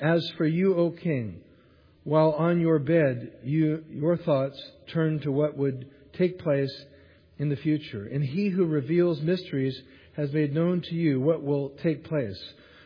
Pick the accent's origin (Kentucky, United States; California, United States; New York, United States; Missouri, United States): California, United States; born there; I was born in Northern California, loved sports from a young age